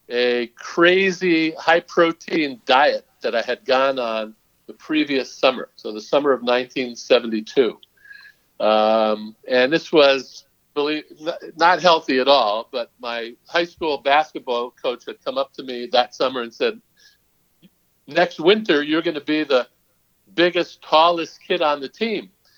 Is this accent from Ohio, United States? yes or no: no; New Jersey, United States; So I grew up in New Jersey, middle class family, middle class everything.